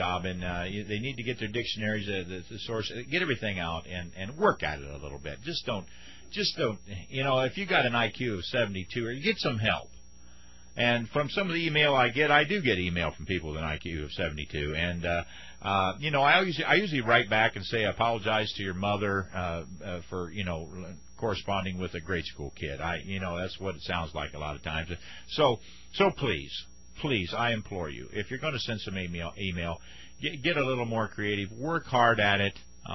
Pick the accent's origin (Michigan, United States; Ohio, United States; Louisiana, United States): Ohio, United States; As many of you know, I'm originally from Ohio